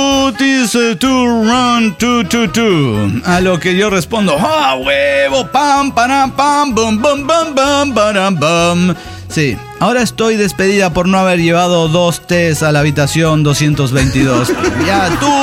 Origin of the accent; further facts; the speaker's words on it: Tultepec, State of Mexico, Mexico; de Tultepec, Edomex.